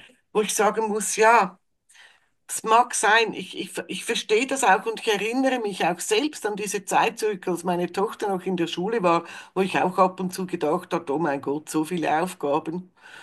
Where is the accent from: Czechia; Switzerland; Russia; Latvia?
Switzerland; bei uns in der Schweiz sagt man Zvieri, irgendwas kleines, gesundes Essen